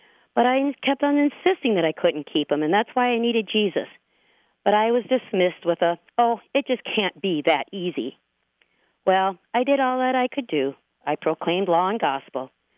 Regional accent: Maple Grove, Minnesota, United States; from Maple Grove, Minnesota.

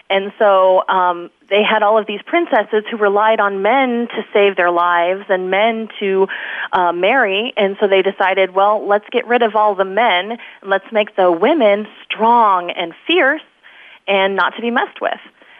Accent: Hawaii, United States; I'm from Hawaii. I was born in Hawaii, and I was really excited about the Hawaii aspect of it.

